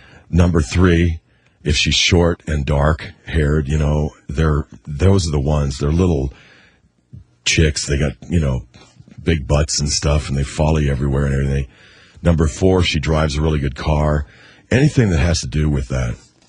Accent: Hermosa Beach, California, United States; I'm 28. I'm a telemarketer from Hermosa Beach, California.

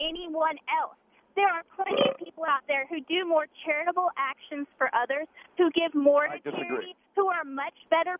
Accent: Alabama, United States; I'm from Alabama.

